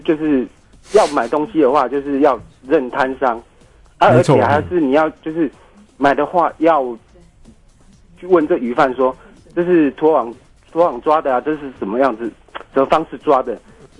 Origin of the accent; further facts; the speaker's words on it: Penghu County, Taiwan; 我是澎湖人啦